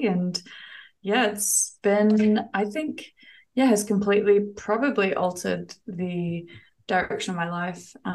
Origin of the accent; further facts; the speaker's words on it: Auckland, New Zealand; I grew up in Aotearoa, New Zealand, and the city of Tamaki Makaurau or Auckland. It's probably the most populated. I mean, it is the most populated city in New Zealand, in a little suburb called Te Aritu, Te Aritu South.